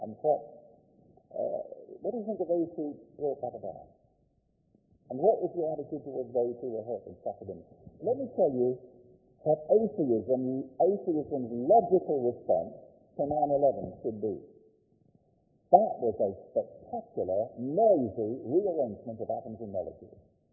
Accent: Guernsey; born there; as I was born in Guernsey

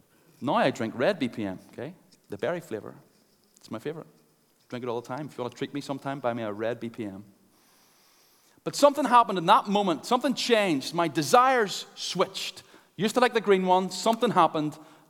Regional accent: Ballymena, Northern Ireland, United Kingdom; Say that a bit weird, I'm from Ballymena.

